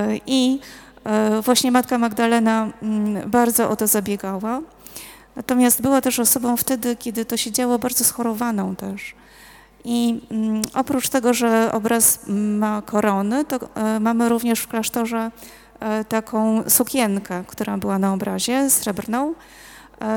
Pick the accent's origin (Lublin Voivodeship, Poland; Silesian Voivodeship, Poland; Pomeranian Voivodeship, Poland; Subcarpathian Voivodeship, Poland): Silesian Voivodeship, Poland; Ruda Śląska; ja jestem w ogóle z Rudy Śląskiej i dla mnie to jest ważne, że tu jestem, ja słyszę troszeczkę, nie wiem, czy wy się poczuwacie jako Ślązacy, ale ja mam takie poczucie trochę, że jest taki akcent swój, dla mnie swój.